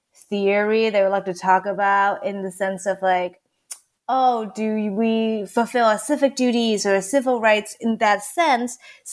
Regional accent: Hong Kong; moved away as an adult; now in United States; I grew up in Hong Kong. Actually, I did not move to the States until I was about 18 years old.

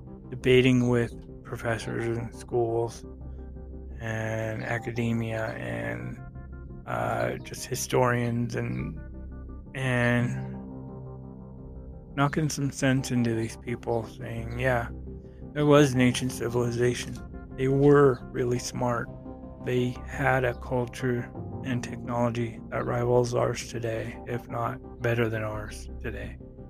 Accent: Reno, Nevada, United States; I'm from Reno, Nevada. And I remember when I was a kid, Burning Man, and going there once.

